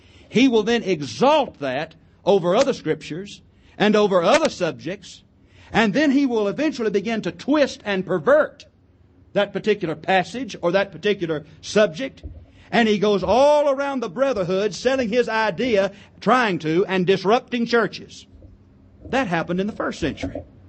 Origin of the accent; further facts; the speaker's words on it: Alabama, United States; 40 years ago, almost, I was born over in North Alabama. Growing up in that particular part of the country, I heard some good gospel preaching.